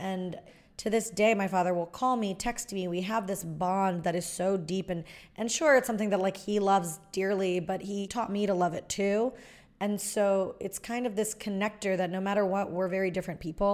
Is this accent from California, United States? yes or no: no; Miami, Florida, United States; Growing up in Miami in the 80s and 90s, it was a mishmash of cultures